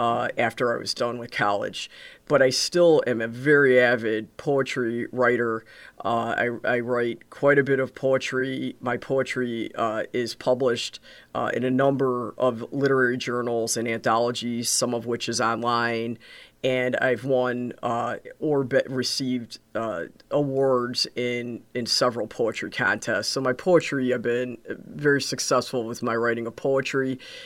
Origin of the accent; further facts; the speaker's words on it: Crystal Lake, Illinois, United States; Again, having grown up here, so I was raised in Crystal Lake and attended St. Thomas Grade School and then Marion Central for high school. I really love the Fox River Valley area